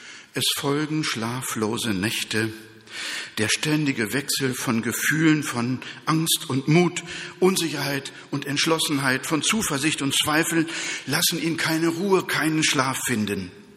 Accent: Berlin, Germany; ich bin Berliner, ja. Ich kann nicht gut Kölsch-Dialekt nachmachen.

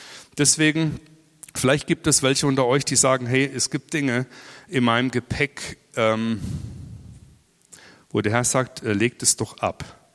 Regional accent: Bavaria, Germany; Ich komme aus dem Allgäu, wir haben großartige Bergkulissen

